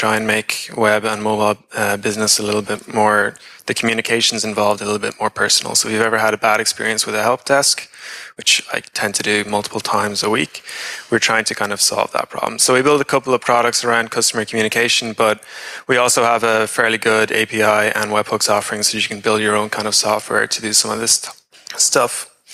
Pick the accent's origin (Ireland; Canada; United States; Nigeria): Ireland; Dublin, Leinster; I'm from Dublin, Ireland. I'm over in Berlin for the week or so.